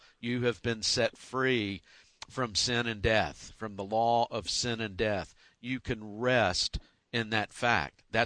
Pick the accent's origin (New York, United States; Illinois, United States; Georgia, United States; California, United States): Georgia, United States; Well, and even in the Deep South, I grew up in Georgia, and mm-hmm.